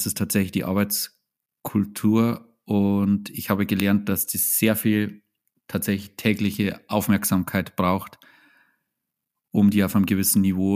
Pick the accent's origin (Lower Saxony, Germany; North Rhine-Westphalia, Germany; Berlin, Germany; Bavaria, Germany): Bavaria, Germany; Freyung; ich komme aus dem Bayerischen Wald, aus Freyung, das ist in der Nähe von Passau.